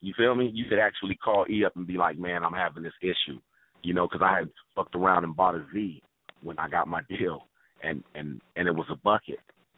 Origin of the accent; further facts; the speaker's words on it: San Pedro, California, United States; We from being from the inner city, that our era, we did everything. You know what I'm saying? I'm from San Pedro, so I can surf.